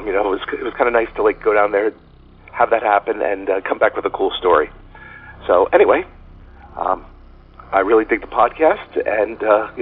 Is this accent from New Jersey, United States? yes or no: yes; New Jersey, United States; from New Jersey